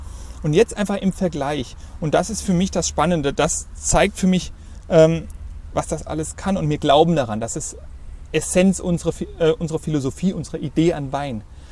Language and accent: German; Baden-Württemberg, Germany; ich als Schwabe darf sowas sagen